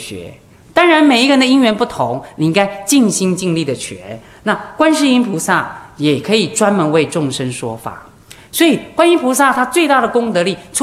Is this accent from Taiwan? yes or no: yes; Taiwan; first language Hakka; 我以前在台湾讲经，我的母语是客家话